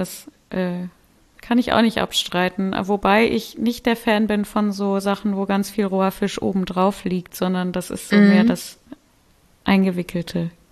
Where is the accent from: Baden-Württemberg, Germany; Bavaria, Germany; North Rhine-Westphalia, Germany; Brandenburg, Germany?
North Rhine-Westphalia, Germany; Solingen; born there; Aber ich bin geboren in Solingen, das ist die Stadt der Messer.